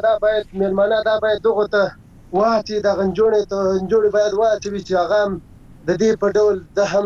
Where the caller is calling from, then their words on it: Farah, Afghanistan